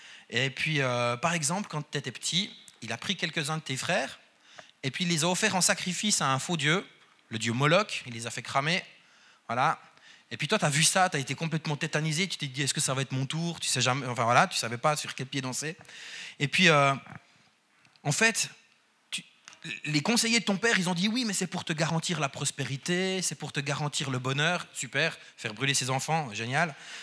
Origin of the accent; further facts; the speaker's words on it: Neuchâtel, Switzerland; on vient de Neuchâtel, donc vous allez probablement m'entendre dire 80 au lieu de 80, traîner sur les R, désolé, enfin voilà, c'est la Suisse romande.